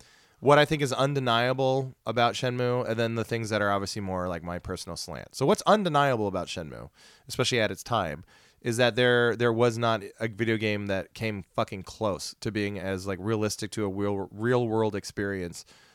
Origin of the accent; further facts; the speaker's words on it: United States; I never would have picked up on as an American person